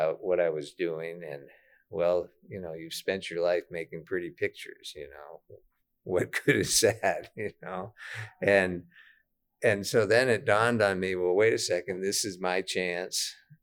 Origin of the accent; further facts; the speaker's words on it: Maine, United States; I grew up in Maine.